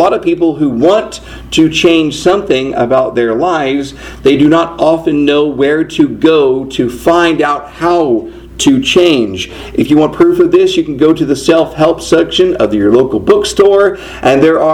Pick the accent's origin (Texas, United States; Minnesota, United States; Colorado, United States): Texas, United States; Houston; now in Washington, United States; I am from Houston originally, and so living in D.C. took some getting used